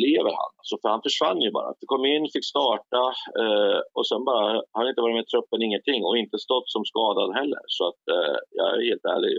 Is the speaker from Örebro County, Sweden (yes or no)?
yes; Örebro, Örebro County, Sweden; som örebroare går man väl inte hem i Karlskoga